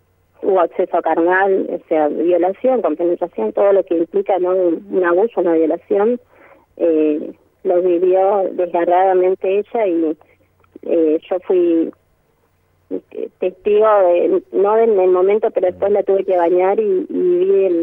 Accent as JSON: {"language": "Spanish", "town": "Posadas", "region": "Misiones", "country": "Argentina", "lives_now": "Buenos Aires, Argentina", "said": "Sí, soy de Posadas, pero sí, estoy hace 4 años en Buenos Aires"}